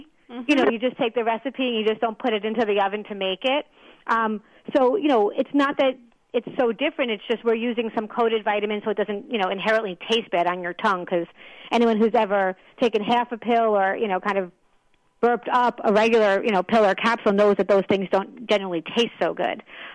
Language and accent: English; New York, United States; I mean, I am from New York, so I met with the aides of some New York senators and congressmen.